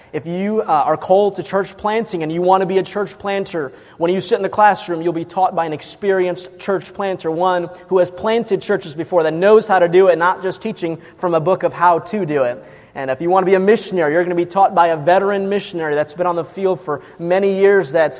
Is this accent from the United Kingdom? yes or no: no; Chicago, Illinois, United States; And I'm from Chicago originally, so I usually don't say that when I'm down south, because everybody gives me these glares and stares.